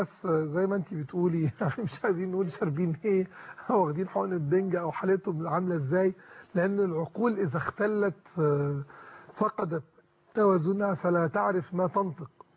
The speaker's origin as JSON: {"language": "Arabic", "country": "Egypt", "said": "انا عربي، ومفيش حاجه في عروبتي بتخالف ان انا مصري"}